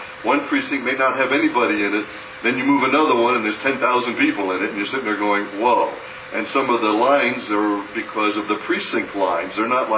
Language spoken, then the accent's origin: English; Miami, Florida, United States; now in North Lauderdale, United States; I've been in this county almost my whole life. I was raised in Miami and moved up here.